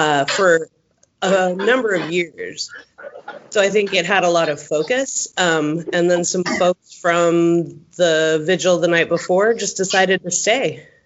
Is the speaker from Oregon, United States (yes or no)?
yes; Portland, Oregon, United States; Well, I'm from Portland, so since ours was first, we had a rally the night before it basically started.